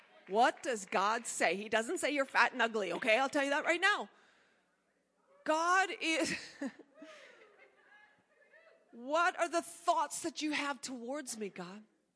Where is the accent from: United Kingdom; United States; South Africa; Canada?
Canada; but I'm a Canadian, so I can't vote anyways.